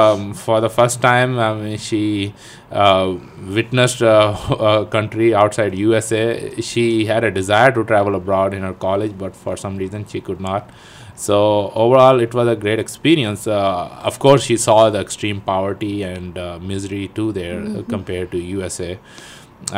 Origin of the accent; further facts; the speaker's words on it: Pakistan; moved away as an adult; now in United States; I've been living here for 10 years. I came in 2000. I'm originally a doctor of veterinary medicine from Pakistan.